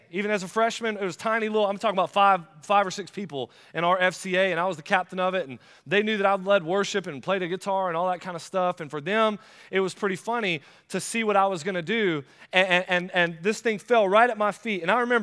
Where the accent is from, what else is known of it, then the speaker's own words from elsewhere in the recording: Florida, United States; It was a Friday, which I'm from Florida, y'all.